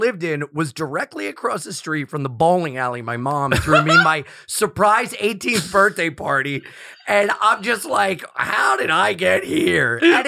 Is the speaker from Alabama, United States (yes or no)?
no; Delaware, United States; Yeah, born and raised in Delaware. And the place where I was baptized is the same place where my parents got married and where we had my dad's funeral.